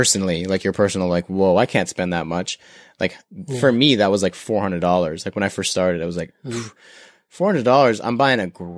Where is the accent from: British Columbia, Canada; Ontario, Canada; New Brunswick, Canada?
Ontario, Canada; Toronto; We are from Toronto. We're not going to say man's.